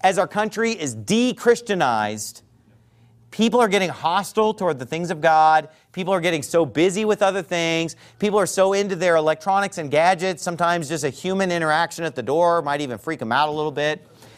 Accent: Sacramento, California, United States; and I love my hometown of Sacramento.

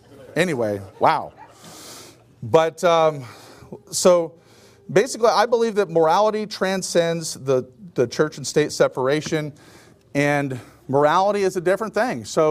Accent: Portland, Oregon, United States; my hometown, they, you know, had the night of rage, of course, because that's just what Portland is, right?

